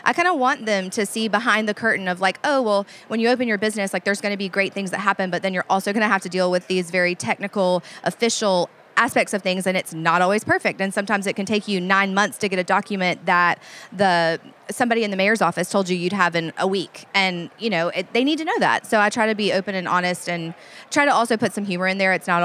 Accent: New Orleans, Louisiana, United States; I'm biased because I'm from New Orleans, but Tales of the Cocktail every summer is really important to me.

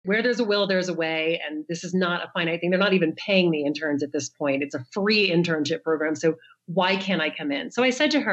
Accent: the South, United States; I mean, I grew up in the South. The idea was that I was going to get married

